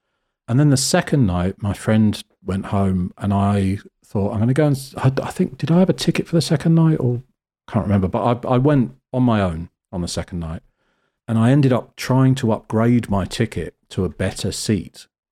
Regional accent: South West England, United Kingdom; I grew up in Cornwall, which is the very sort of southwest bottom edge of the country. It's beautiful. I would love to live there again now that I've grown up.

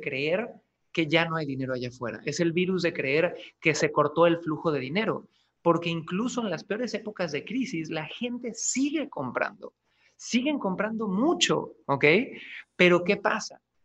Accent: Cancún, Quintana Roo, Mexico; Yo nací, chicos, en Cancún, Quintana Roo, México. Mi padre, inmigrante chileno, mi mamá de Ciudad de México

